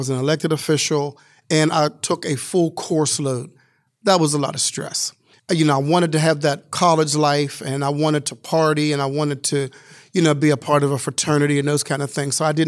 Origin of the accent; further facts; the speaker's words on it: Wilkinsburg, Pennsylvania, United States; also born or lived in Hill District, Pittsburgh; I was born in the Hill District, moved to Wilkinsburg. My two parents still own their home here in Wilkinsburg.